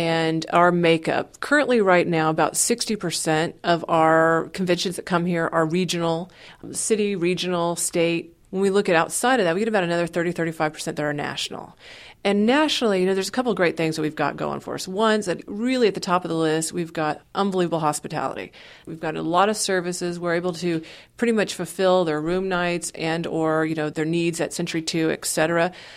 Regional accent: Salina, Kansas, United States; also born or lived in Los Angeles; now in Wichita, United States; I grew up in Salina, and I'm a graduate of the University of Kansas. And upon graduation, headed to California, and I've been in Los Angeles for about 23 years. And last August, moved back to Wichita.

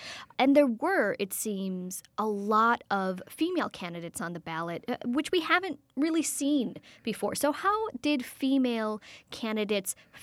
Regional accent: Lake Geneva, Wisconsin, United States; Well, I'm from Lake Geneva, though.

